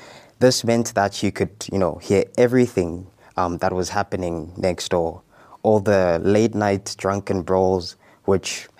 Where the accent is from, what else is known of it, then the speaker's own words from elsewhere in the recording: Soweto, Gauteng, South Africa; So I grew up in Soweto, but attended school in Bazaar-Houghton Valley, which was just after Joburg.